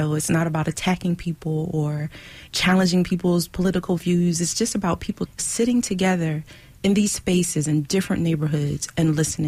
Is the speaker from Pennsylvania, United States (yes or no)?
yes; Philadelphia, Pennsylvania, United States; I grew up in North Philadelphia at 16th and Master in a place called Beckett Gardens. It's like low income housing